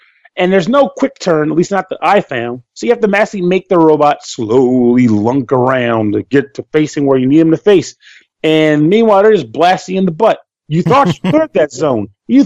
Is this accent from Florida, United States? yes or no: yes; Florida, United States; I came from Florida to Shittown, USA, home of the firebug.